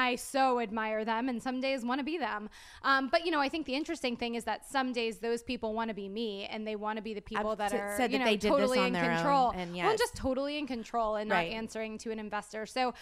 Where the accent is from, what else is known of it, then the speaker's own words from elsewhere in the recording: Clearwater, Florida, United States; I know you're from New Orleans, so I'm from Florida. I'm from Clearwater, which I feel like that's like a whole.